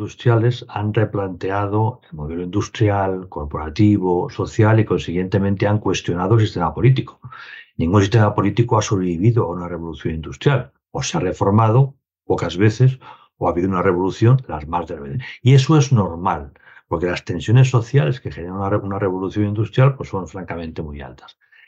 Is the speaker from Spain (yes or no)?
yes; Spain; Nosotros, los españoles, somos europeos, pero somos americanos.